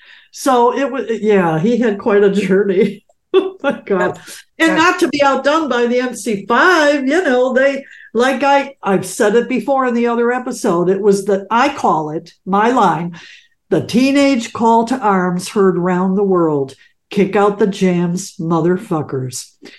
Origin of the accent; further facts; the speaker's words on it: Detroit, Michigan, United States; It was like that Detroit attitude hit me, you know. It's like, hey, bitch, I'm from Detroit and I owned it. You know, it was Detroit energy, and it just came out full force in me.